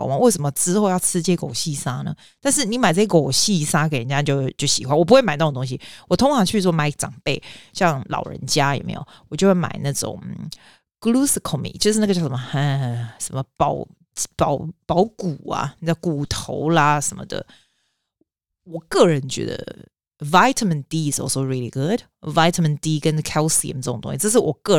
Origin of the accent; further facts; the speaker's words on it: Australia; 就是我们澳洲人喜欢吃那种早餐那种 Weebix